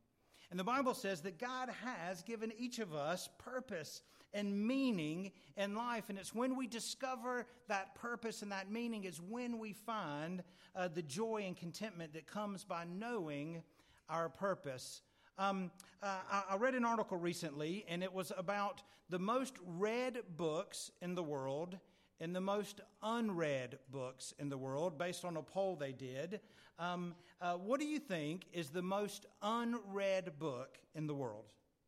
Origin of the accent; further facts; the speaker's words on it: United Kingdom; this is going to feel a bit awkward because we're British